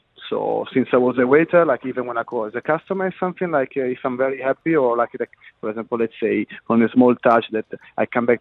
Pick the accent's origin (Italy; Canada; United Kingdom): Italy; I repeat, I come from Italy